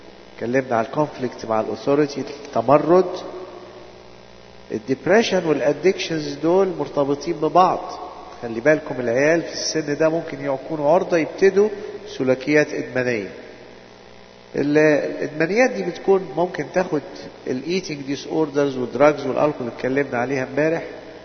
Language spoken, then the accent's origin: Arabic; Egypt; now in Canada; احنا مش زي الناس الكنديين دول, ده احنا مصريين, احنا ما تعودناش على كده